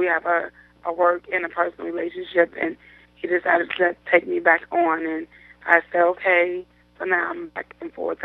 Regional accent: Chicago, Illinois, United States; moved away as an adult; also born or lived in Savannah; Well, originally I'm from Chicago, Illinois, from the South Side, born and raised. I married young to my first husband, got married at 18, and was married for 10 years and moved out of Chicago when I was 18.

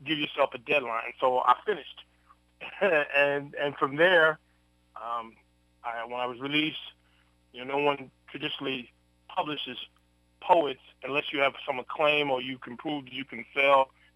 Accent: Chicago, Illinois, United States; I grew up in Chicago, born, raised, lived in Chicago, Southside. Those are where my roots from. I love the Windy City.

